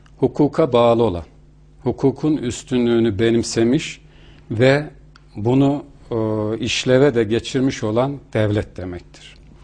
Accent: Reşadiye, Tokat, Turkey; Ben Tokat'ın Reşadiye ilçesinde doğdum. Ortaokulu Reşadiye'de tamamladım.

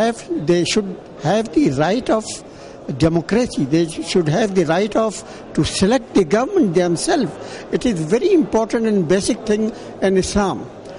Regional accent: India; English is a second language; I am from India, live in Delhi and in Hyderabad.

